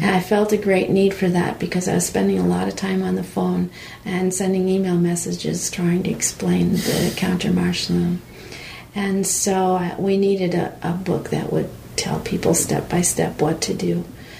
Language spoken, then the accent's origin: English; United States; although I am truly an American, even though my ancestors were Swedish.